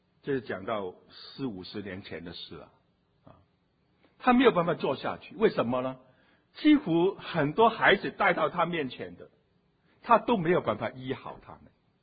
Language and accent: Chinese; China; 我们中国人总是做负的，很少做正的